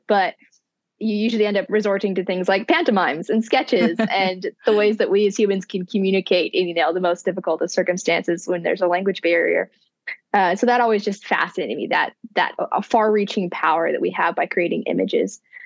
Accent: Hawaii, United States; but I was born and raised in Hawaii. My dad's an immigrant from the Philippines.

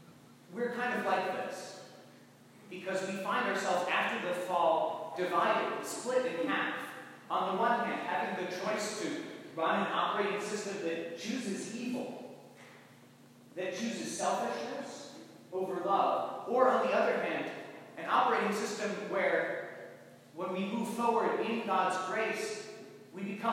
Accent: Bethlehem, New York, United States; I'm from Bethlehem originally. I went to LaSalle in Troy, and then to the University of Notre Dame, where I studied philosophy and vocal performance.

